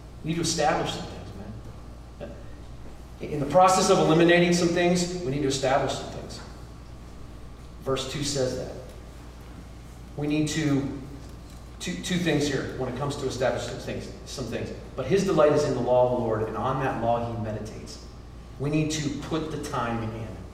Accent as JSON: {"language": "English", "region": "Pennsylvania", "country": "United States", "tie": "born or raised there", "said": "And so I grew up 40 minutes from Pittsburgh."}